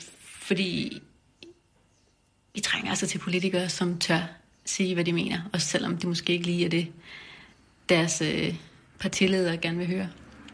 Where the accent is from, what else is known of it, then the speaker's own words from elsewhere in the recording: Smørum, Capital Region of Denmark, Denmark; Sådan ude i noget, der hedder Smørum, ude ved Ballerup. Så det var sådan et rødt bofællesskab. Jeg kom fra en meget rød baggrund.